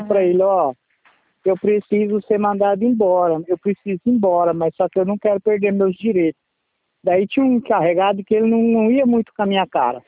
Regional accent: Sinop, Mato Grosso, Brazil; a gente somos de Sinop, de Mato Grosso, não tem?

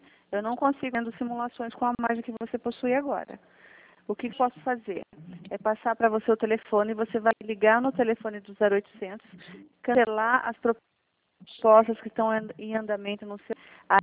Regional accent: São Paulo, Brazil; Eu sou da região de São Paulo.

